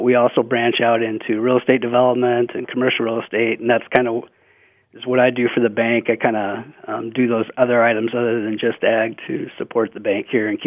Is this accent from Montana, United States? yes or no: yes; Lewistown, Montana, United States; now in Billings, United States; You know, born and raised in Central Montana, fourth generation, grew up on a fourth generation ranch there in Lewistown.